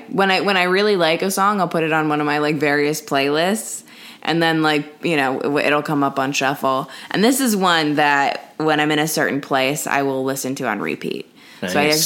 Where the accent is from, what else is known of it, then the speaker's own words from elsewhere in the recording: New Jersey, United States; New Jersey.